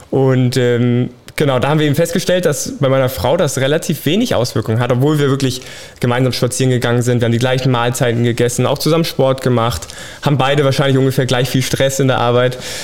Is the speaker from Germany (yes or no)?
yes; Munich, Bavaria, Germany; ich komme aus München